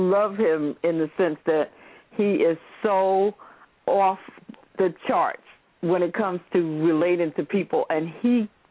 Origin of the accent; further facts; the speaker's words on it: New York, United States; Even though I am a New Yorker, but I don't know, the behavior is really, it's a lot.